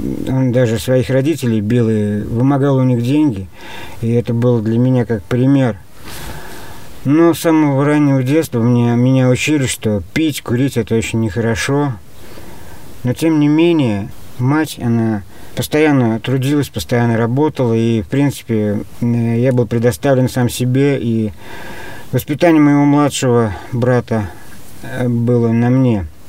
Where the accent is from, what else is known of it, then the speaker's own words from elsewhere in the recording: Ulyanovsk, Ulyanovsk Oblast, Russia; also born or lived in Udmurtia; Мне 39 лет. … Я родился в Удмуртии. В середине 80-х переехал в город Ульяновск со своей матерью и с младшим братом.